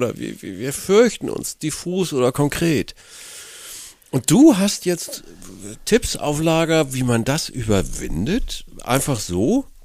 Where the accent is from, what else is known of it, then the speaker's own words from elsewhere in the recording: Northern Germany, Germany; Ich bin Norddeutscher, man sagt dazu Kieker, du hast einen Kieker.